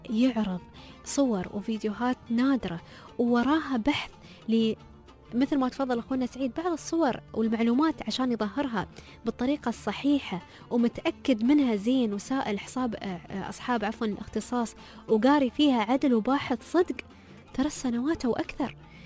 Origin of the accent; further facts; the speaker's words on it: United Arab Emirates; بعفويتنا نحن كشعب خليجي كشعب الإمارات